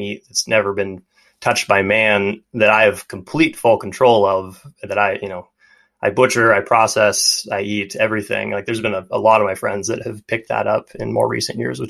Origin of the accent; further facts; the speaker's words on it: Montana, United States; growing up in Montana and probably really any mountain or outdoorsy community, you know, you're just naturally surrounded by it.